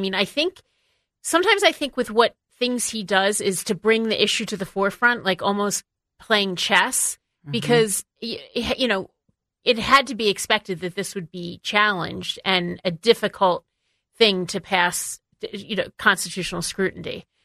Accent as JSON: {"language": "English", "region": "Pennsylvania", "country": "United States", "tie": "born there", "said": "I was born in Pennsylvania. It's yellow and it has a little bit of a raised seal."}